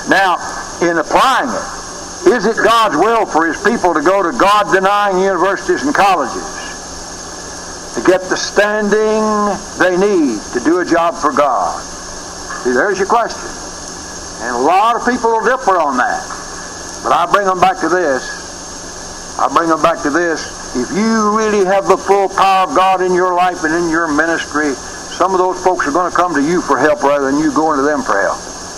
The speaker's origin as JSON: {"language": "English", "town": "Johnson City", "country": "United States", "tie": "born or raised there", "said": "I used to have a lady in Johnson City, my hometown."}